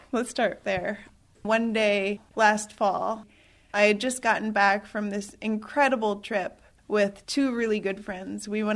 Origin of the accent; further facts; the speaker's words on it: Unalakleet, Alaska, United States; also born or lived in Nome, United States; You know, I grew up in Unalakleet and was very secure with who I was. Alaska native, eats Eskimo food, speaks Inupiaq and Yupik phrases to my family. Leaving here and living elsewhere, like in Nome